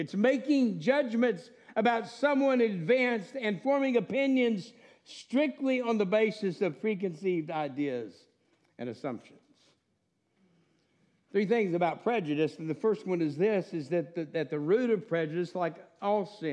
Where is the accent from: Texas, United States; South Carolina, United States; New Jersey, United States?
Texas, United States; also born or lived in Corpus Christi / Alaska / Washington; Back in the 60s, my family moved from Alaska. I was born in Corpus Christi. We moved to Alaska, Washington State. When I was in second grade, in the mid-60s, we moved to East Texas, actually specifically Northeast Texas.